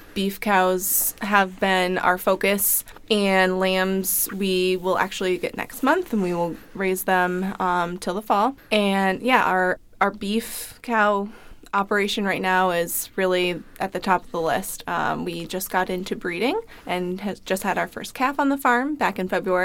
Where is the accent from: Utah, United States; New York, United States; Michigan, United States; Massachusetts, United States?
Massachusetts, United States; Chesterfield; I grew up in 4-H. I grew up in Chesterfield. I grew up in part of 4-H and showing horses.